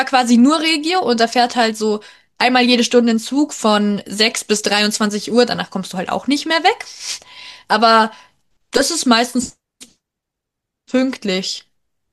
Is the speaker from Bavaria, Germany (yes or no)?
yes; Bavaria, Germany; Ich bin eine Bayerin, die was gegen München hat